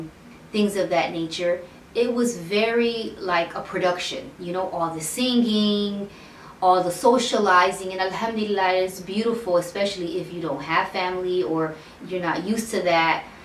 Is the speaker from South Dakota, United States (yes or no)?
no; Chicago, Illinois, United States; So I am Puerto Rican, born and raised in Chicago.